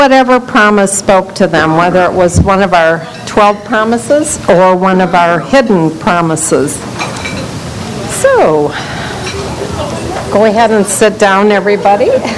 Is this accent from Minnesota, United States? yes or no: no; Arizona, United States; I'm from Arizona, grateful compulsive eater and your speaker seeker for today.